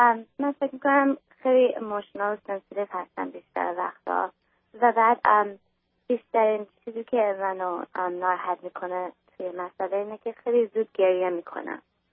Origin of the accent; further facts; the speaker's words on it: Iran; moved away; وقتی که مثلا ما از ایران موو کردیم اومدیم اینجا،